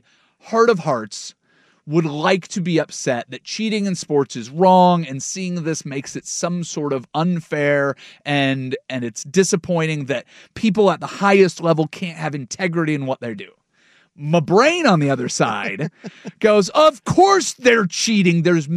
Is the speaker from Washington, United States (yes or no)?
yes; Vancouver, Washington, United States; I'm from Vancouver, Washington.